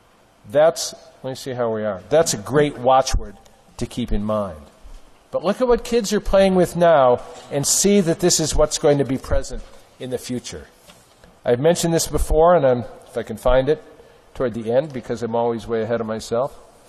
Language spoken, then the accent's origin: English; Milwaukee, Wisconsin, United States; That in my hometown of Milwaukee, the leadership refuses to name that the jobs they want will never come back